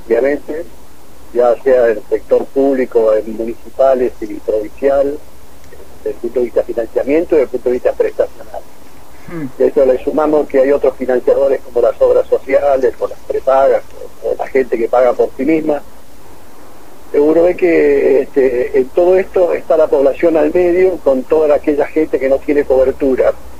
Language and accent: Spanish; Argentina; en realidad somos argentinos